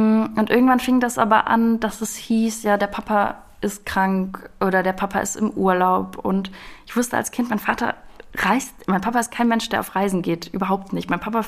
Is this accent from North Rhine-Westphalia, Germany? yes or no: yes; Düsseldorf, North Rhine-Westphalia, Germany; now in Cologne, Germany; Ich komme aus Düsseldorf. Und bin dann fürs Studium nach Köln gezogen